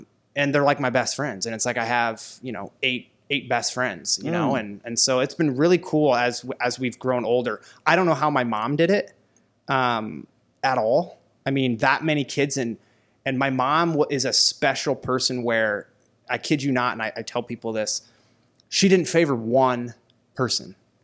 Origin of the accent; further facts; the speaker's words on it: Ankeny, Iowa, United States; I grew up in Iowa. I grew up in Ankeny, Iowa.